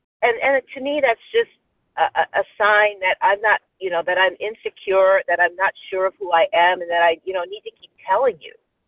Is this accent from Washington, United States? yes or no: no; Palmdale, California, United States; I'm from Palmdale, California, in the county of Los Angeles.